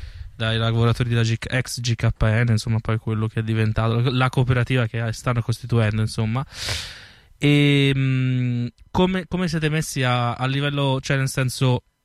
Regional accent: Florence, Tuscany, Italy; da fiorentino, mi ricordo che quando lavoravo in certe zone sapevo che strade fare per evitare il turismo

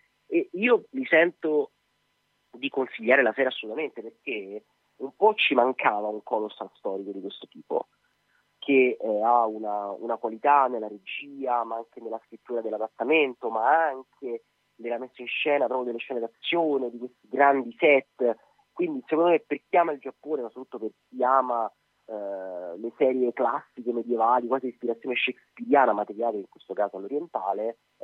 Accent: Rome, Lazio, Italy; Io sono l'unico straniero, perché sono romano

